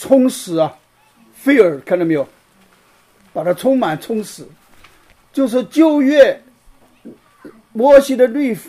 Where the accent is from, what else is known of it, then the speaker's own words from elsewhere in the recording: China; 所以我们中国人常常就把它喊成上帝，也有的人嘴巴说叫天老爷啊